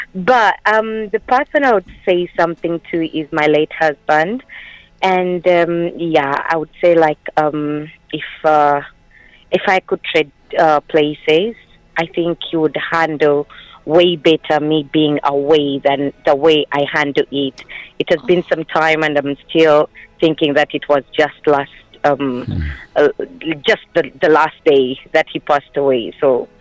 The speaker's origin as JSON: {"language": "English", "country": "South Africa", "said": "I'm South African."}